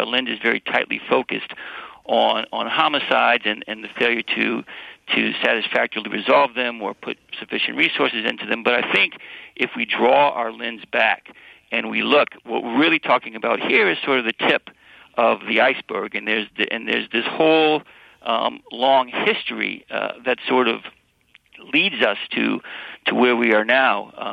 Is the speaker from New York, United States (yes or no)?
no; Westland, Michigan, United States; also born or lived in Detroit; I was born in Detroit. in the 60s, in the early 60s, and my grandparents lived in Inkster and the companion community to Westland.